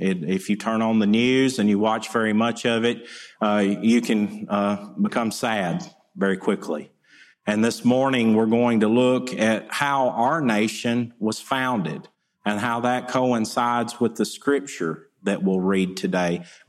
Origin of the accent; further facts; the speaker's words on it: Tennessee, United States; I grew up in Northwest Tennessee, and my father is a Cumberland Presbyterian minister, pastor.